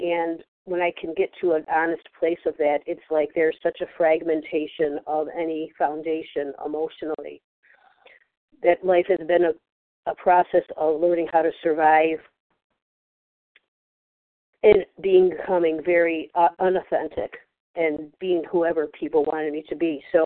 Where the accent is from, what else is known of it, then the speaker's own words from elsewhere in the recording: New York, United States; from New York.